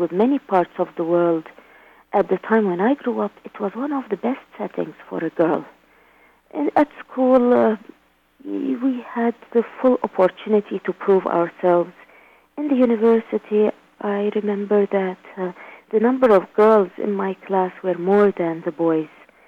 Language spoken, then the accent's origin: English; Baghdad, Baghdad Governorate, Iraq; I grew up in Baghdad and I know what the social setting is like